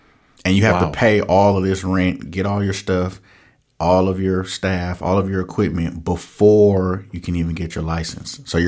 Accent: Oakland, California, United States; I'm from Oakland, born and raised. And for me to be able to sell cannabis legally in the city I grew up in and went to jail for selling it illegally is just a rite of passage

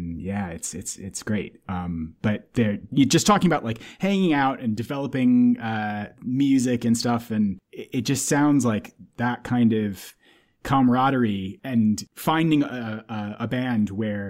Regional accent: St. Paul, Minnesota, United States; I think I said to you that I grew up in St. Paul. So all of their like origin story, you know, when I was growing up, I always thought that they were just a local band.

